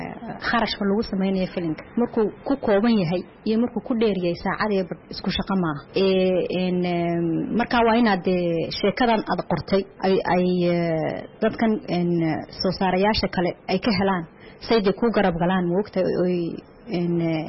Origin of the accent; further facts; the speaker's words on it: Djibouti; reer Jibuuti baan ahay